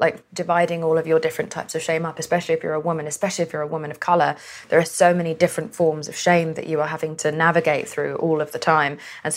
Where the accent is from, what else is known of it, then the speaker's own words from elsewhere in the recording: Pakistan; because I'm Pakistani